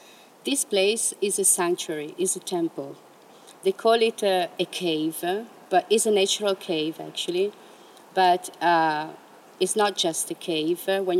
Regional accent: Italy; English is a second language; I didn't know even that there were goddesses, you know, once upon a time, because I come from Italy and it's, you know, yeah, you have the Virgin Mary and the Madonnas, you know.

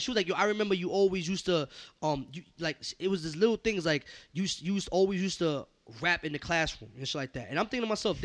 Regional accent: New York, United States; Nah, I was born and raised on the Upper East Side, Spanish Harlem.

